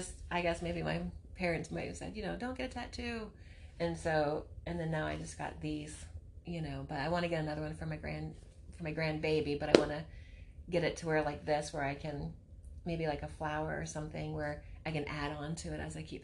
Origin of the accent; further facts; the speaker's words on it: Florida, United States; Yeah, so the turtle and the beachiness, and I'm from Florida.